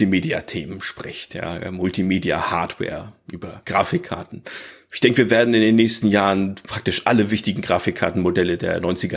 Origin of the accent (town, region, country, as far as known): Northern Germany, Germany; born or raised there